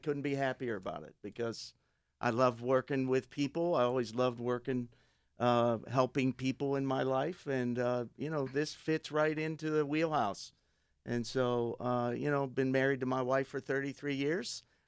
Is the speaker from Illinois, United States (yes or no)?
no; Elizabeth Township, Pennsylvania, United States; I am a Pittsburgh guy. I grew up in Elizabeth Township. Went to Elizabeth Forward